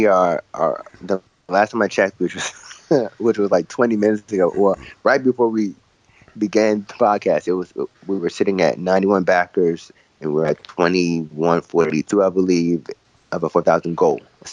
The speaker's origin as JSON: {"language": "English", "country": "United States", "accent": "American", "said": "These gorgeous names that I struggle to pronounce in my American accent."}